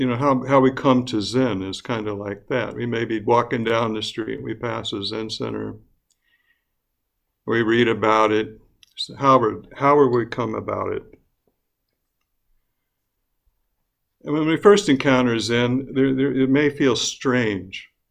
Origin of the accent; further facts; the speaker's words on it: Illinois, United States; I come from Illinois, Northern Illinois